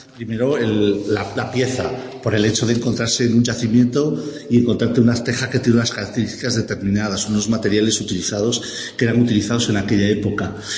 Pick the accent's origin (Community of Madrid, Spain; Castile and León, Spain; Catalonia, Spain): Castile and León, Spain; Astorga; Sí, soy de Astúrica Augusta.